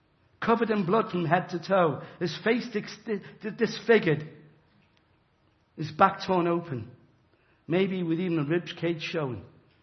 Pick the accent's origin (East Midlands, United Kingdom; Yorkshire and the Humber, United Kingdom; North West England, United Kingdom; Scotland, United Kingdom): North West England, United Kingdom; Liverpool; So I was brought up in Liverpool, and burned there.